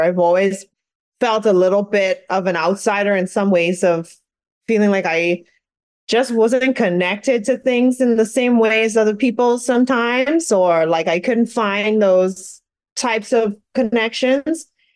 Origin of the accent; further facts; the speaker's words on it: Bahamas; So I was born in the Bahamas. I grew up there, and there's a beautiful, thriving art community in the Bahamas that I'm proud to be a part of now.